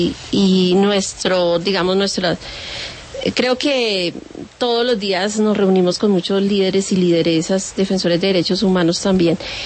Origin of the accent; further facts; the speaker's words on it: Mapiripán, Meta, Colombia; nosotros como organización somos del municipio de Mapiripán, somos sobrevivientes de la masacre